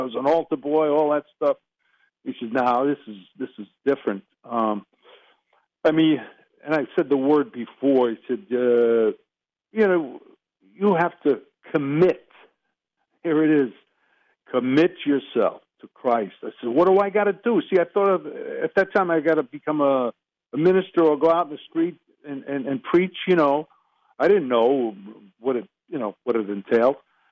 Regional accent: Brockton, Massachusetts, United States; Yeah, I'm from Brockton.

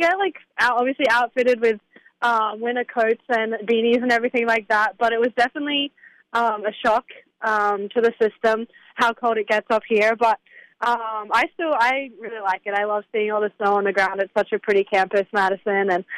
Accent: Gold Coast, Queensland, Australia; now in Wisconsin, United States; I'm from the Gold Coast. It's an hour south of Brisbane. I guess the Gold Coast is pretty much a small Miami in Florida. It's a very beachy town. It's pretty large. There's about 700,000 people that live there.

